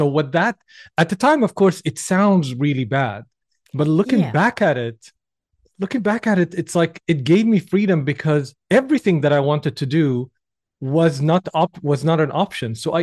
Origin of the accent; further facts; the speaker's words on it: Syria; English is a second language; Growing up in Syria, we didn't have actually multiple opportunities.